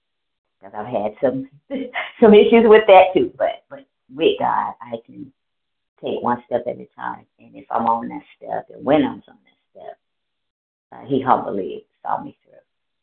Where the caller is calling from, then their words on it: Georgia, United States; No, I'm calling from Georgia now. Yes, I've been in Georgia.